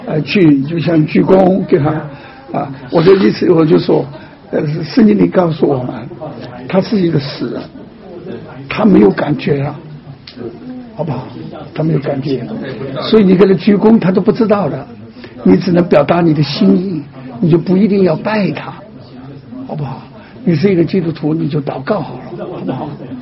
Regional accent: China; 就是我们中国人的遗传

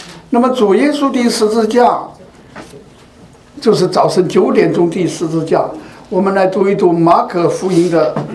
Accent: China; 我想我们中国人我们都知道，我们的从古以来我们就是用了这个天这个地支和天干

